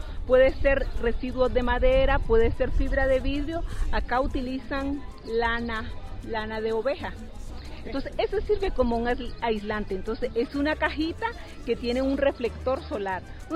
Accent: Managua, Nicaragua; vengo de Managua, Nicaragua.

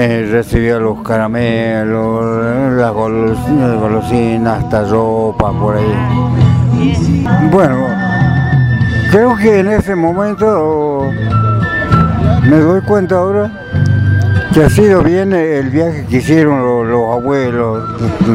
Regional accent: Cochabamba, Bolivia; yo soy de Cochabamba y del distrito de Tinatiera

